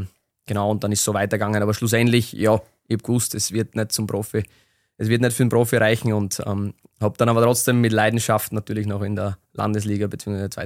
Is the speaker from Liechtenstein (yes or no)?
no; Strem, Burgenland, Austria; Also ich bin aufgewachsen in Strehm und ich bin ein richtiges Dorfkind.